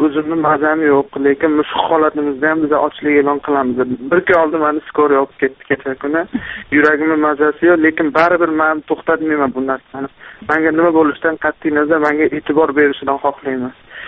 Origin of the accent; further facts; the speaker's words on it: Andijan, Andijan Region, Uzbekistan; moved away; Men Andijondanman, ayolim Toshkentdan.